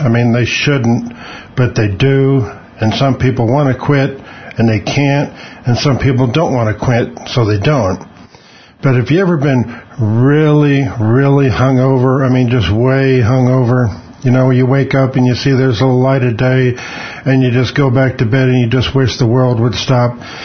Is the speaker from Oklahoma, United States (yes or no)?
yes; Oklahoma, United States; I'm from Oklahoma.